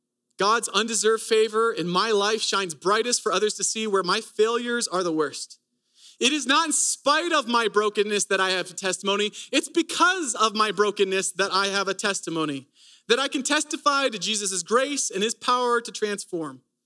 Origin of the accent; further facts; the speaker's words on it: Owen Sound, Ontario, Canada; born there; I was born in Owen Sound, Ontario, Canada.